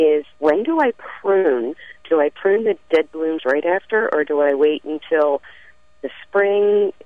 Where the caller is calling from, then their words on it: Flemington, New Jersey, United States; I'm calling from Flemington, New Jersey.